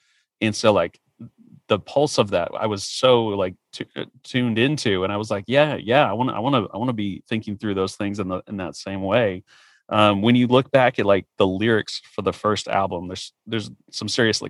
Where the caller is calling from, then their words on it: Dallas, Texas, United States; I keep saying y'all, sorry, I'm calling you from Dallas